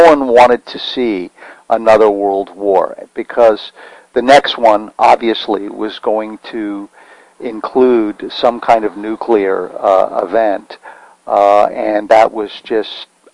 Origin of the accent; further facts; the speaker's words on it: Washington, District of Columbia, United States; I grew up in Washington in the 1950s and 1960s. I was a baby boomer.